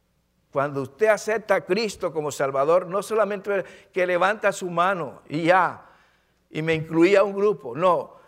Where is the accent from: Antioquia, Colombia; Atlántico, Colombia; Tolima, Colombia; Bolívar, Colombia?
Bolívar, Colombia; Santa Catalina; cuando estaba pequeño, no tan pequeño, pero en mi pueblo no había maestros. Y cuando yo estaba estudiando, yo quería ser un maestro para mi pueblo, allá en Santa Catalina Bolívar